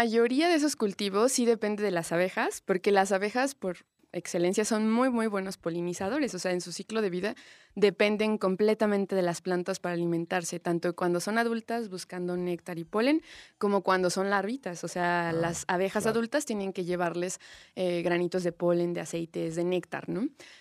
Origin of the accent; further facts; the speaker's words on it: Mexico; O sea, nosotros como mexicanos dependemos mucho más de los polinizadores.